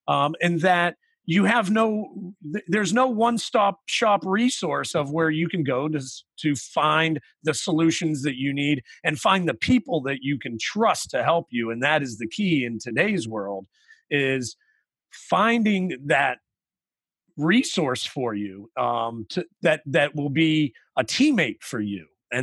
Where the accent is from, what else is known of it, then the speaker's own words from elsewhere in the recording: West Virginia, United States; I grew up out in West Virginia, out in the middle of a small little mountainous region, you know, on a dirt road. I grew up out on a dirt road.